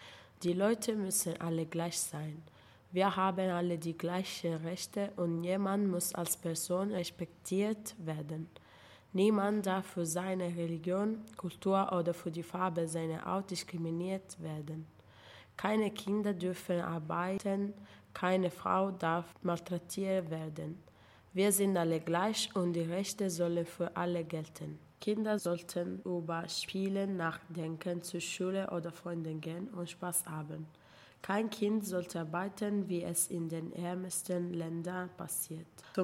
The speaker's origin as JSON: {"language": "German", "country": "Italy", "said": "ich komme aus Italien, ich bin 18 Jahre alt."}